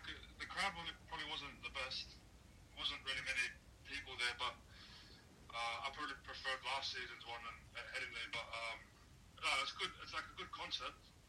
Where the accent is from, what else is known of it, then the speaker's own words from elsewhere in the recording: Brisbane, Queensland, Australia; also born or lived in Christchurch / Auckland / New South Wales; I was born in Christchurch. My mum's from Auckland in New Zealand, and then went to school in Auckland, and then New South Wales as well, country New South Wales, and then Brisbane as well. So yeah, been all over the place